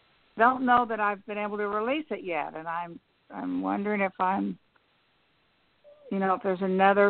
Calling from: Missouri, United States; also born or lived in Corcoran, California; I'm calling from Missouri.

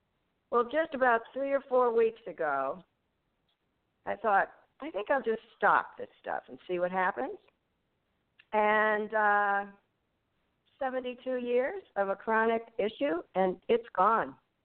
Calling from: Lexington, Kentucky, United States; I'm feeling fabulous. … from Lexington, Kentucky.

